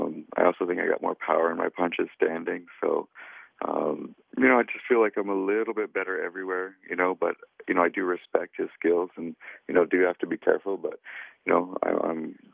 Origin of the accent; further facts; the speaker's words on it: Duncan, British Columbia, Canada; in my hometown, Duncan.